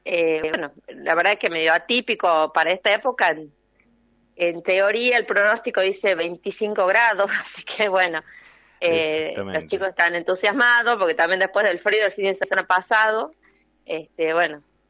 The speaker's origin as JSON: {"language": "Spanish", "town": "Tafí Viejo", "region": "Tucumán", "country": "Argentina", "said": "En el caso nuestro, que somos de Tafí Viejo, recibimos muchas visitas a diario"}